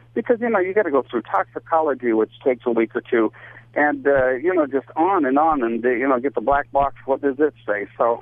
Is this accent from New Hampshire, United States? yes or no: yes; New Hampshire, United States; now in Minneapolis, United States; Yeah, well, I grew up in New Hampshire, and then I was in television in Richmond, Virginia, and Orlando before I got to Minneapolis.